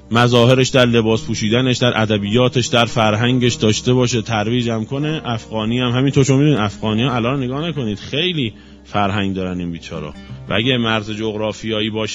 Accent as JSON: {"language": "Persian", "country": "Iran", "said": "ما که ایرانی هستیم ایرانیتمون"}